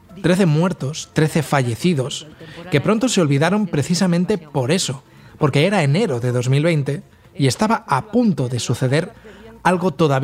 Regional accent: Valencian Community, Spain; Soy valenciano y cada primavera, también cada verano, me enfrento a un impacto visual.

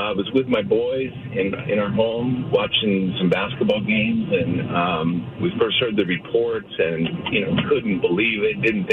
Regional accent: Eugene, Oregon, United States; And I grew up in Eugene, Oregon, where he ran.

